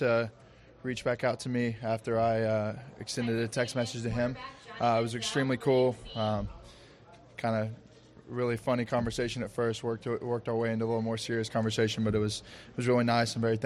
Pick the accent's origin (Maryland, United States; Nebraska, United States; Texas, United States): Texas, United States; I mean, I'm a Texas guy, born and raised in Texas. I've never really left the state